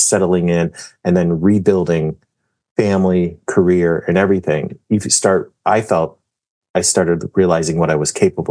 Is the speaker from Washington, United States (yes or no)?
no; Holyoke, Massachusetts, United States; I think having that tenacity that comes from growing up in Holyoke really helps a great deal.